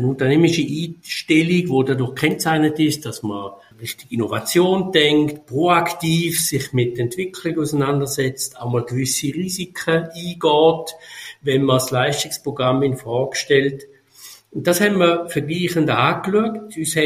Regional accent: St. Gallen, Switzerland; born there; als ein Deutschschweizer, geboren im Kanton St. Gallen.

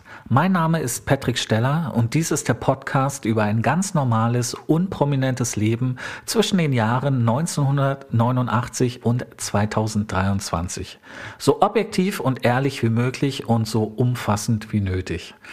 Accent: Gardelegen, Saxony-Anhalt, Germany; Nicht nur im Studium in Hannover, sondern auch in Leipzig, in Potsdam, in Stahnsdorf und in meiner Heimat- und Geburtsstadt Gardelegen.

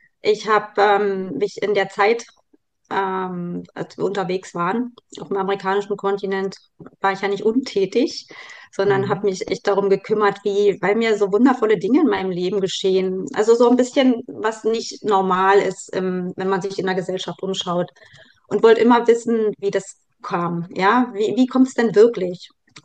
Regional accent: Germany; ich habe ja auch Familie hier in Deutschland und die Familie ist mir eben auch wichtig und nah und außerdem ist es auch meine Heimat.

